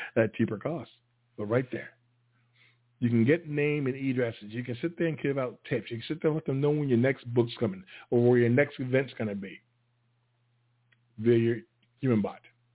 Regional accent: Plattsburgh, New York, United States; Plattsburgh, New York, my hometown, my guest Friday's hometown.

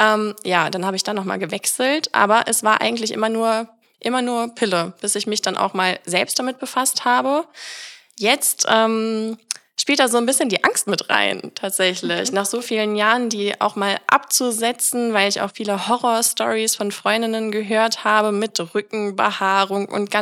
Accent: Hamburg, Germany; Ich komme aus Hamburg.

